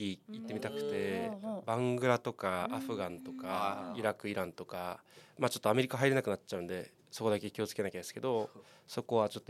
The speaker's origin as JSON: {"language": "Japanese", "town": "Urayasu", "region": "Chiba", "country": "Japan", "tie": "born or raised there", "also_born_or_lived": "Mobara", "said": "千葉県の浦安生まれ、生まれではね、本当は茂原生まれ浦安育ちなんですけど、京都の方々にご紹介するときは父親は京都生まれですという話をしてます。"}